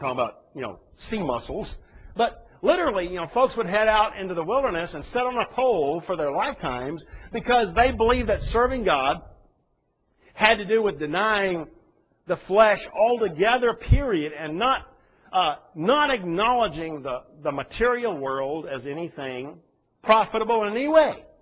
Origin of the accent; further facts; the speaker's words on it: Texas, United States; I grew up in the South, in Texas, in a Baptist community.